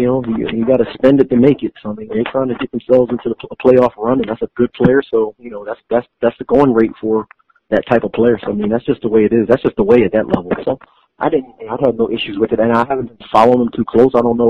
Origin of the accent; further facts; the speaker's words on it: Philadelphia, Pennsylvania, United States; So just growing up in Philly and always watching the games